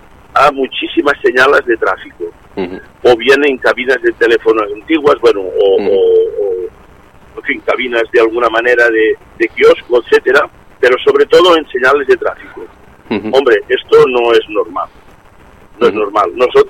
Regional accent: Girona, Catalonia, Spain; now in Barcelona, Spain; yo soy de Girona, entonces ahora concretamente en este momento estoy en Barcelona.

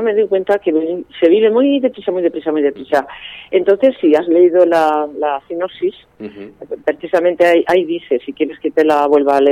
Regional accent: Navarre, Spain; now in Amposta, Spain; yo resido allí de momento en Amposta, yo soy de aquí de Navarra, de toda la vida, claro, he nacido aquí

